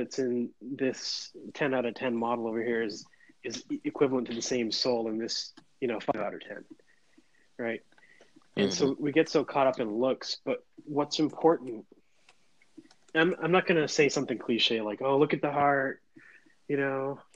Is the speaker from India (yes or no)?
yes; India; Is it like they think I'm an Indian guru? Because I'm Indian.